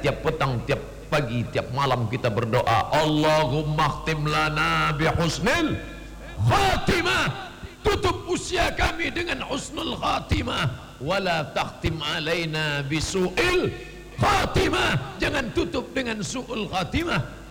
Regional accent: Aceh, Indonesia; Saya ini orang Aceh Ustaz, tapi diakui oleh bangsa Malaysia

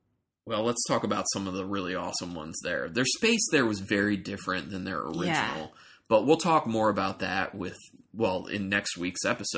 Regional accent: Baltimore, Maryland, United States; we're from Baltimore-ish area

